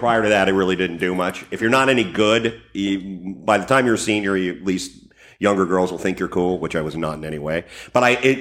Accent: Washington, District of Columbia, United States; growing up in Washington, D.C., every other person I ever met in my lifetime was an Army, Navy, Air Force, or Marine veteran.

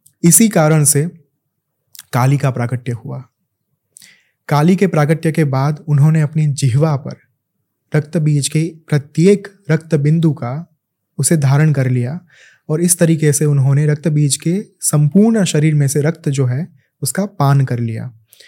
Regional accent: Ahmedabad, Gujarat, India; मैं जहाँ से हूँ गुजरात, वहाँ पे अहमदाबाद में

